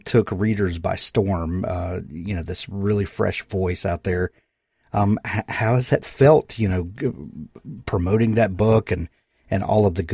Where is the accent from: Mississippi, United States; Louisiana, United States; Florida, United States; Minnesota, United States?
Mississippi, United States; I'm from Mississippi, which is a very green state.